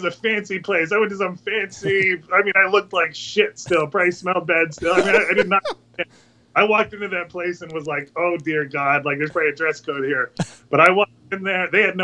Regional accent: Montana, United States; born there; Well, I was born in Montana, named after him.

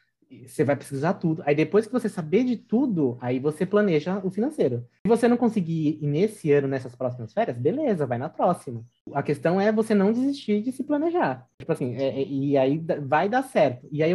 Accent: Brazil; Eu levava paçoca, que a filha dela adorava paçoca. Eu levava, sabe, essas coisinhas, assim, que não tem... Que é nossa, é do Brasil nosso.

